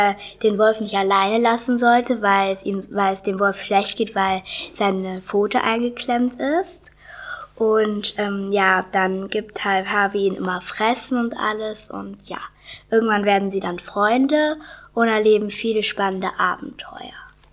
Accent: Erfurt, Thuringia, Germany; Ich komme aus Erfurt und bin in der Thomas-Mann-Grundschule. Das ist eine Grundschule und ich bin auch 10 Jahre alt und ich bin 4. Klasse.

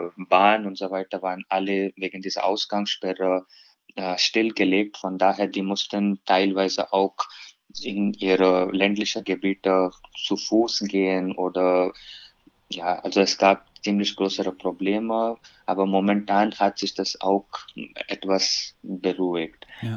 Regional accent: India; now in Germany; Genau, also natürlich ist das Gesundheitssystem in Deutschland viel stärker als bei uns in Indien.

